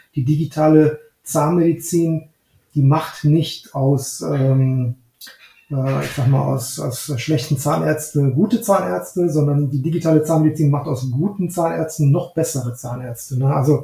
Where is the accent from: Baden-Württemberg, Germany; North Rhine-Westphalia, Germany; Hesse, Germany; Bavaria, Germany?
North Rhine-Westphalia, Germany; Neuss; Ich bin aufgewachsen in Neuss und in Düsseldorf zur Schule gegangen, habe dann Zahnmedizin in Düsseldorf studiert.